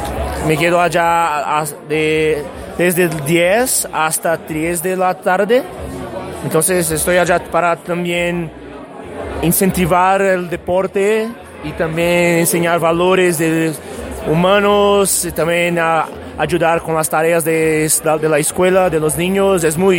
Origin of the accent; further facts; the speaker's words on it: Pouso Alegre, Minas Gerais, Brazil; Spanish is a second language; now in Colombia; Sudeste de Brasil. Es cerca de São Paulo, 2 horas de coche de São Paulo. Mi ciudad es Pouso Alegre. Es en el departamento de Minas Gerais.